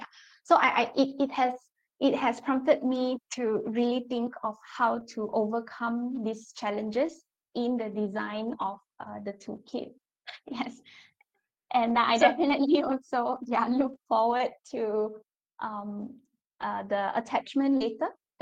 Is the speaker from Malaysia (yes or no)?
yes; Malaysia; because Malaysia is a very multicultural nation and we have very rich experiences as Malaysian, right? Living a multicultural life as a Malaysian